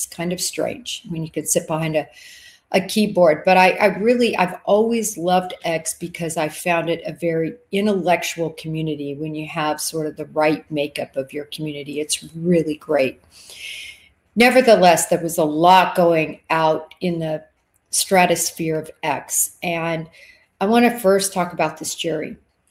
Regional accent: Texas, United States; And I think you all know I'm a Texan girl.

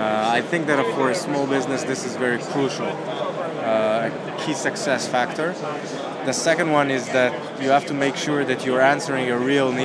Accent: Israel; English is a second language; we've been living all our lives in Israel.

